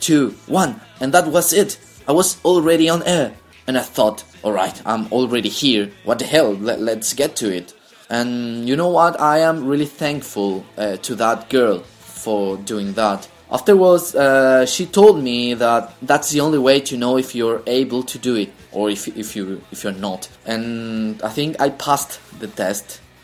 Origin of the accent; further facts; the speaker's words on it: Chile; first language Spanish; English is a second language; as you all know, I am from Chile, South America, so I speak Spanish.